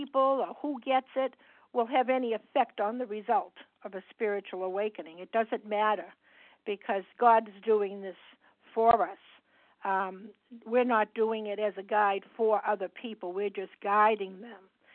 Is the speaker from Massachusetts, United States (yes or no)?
yes; Massachusetts, United States; I'm from Massachusetts, and I'm a grateful, recovered, compulsive overeater.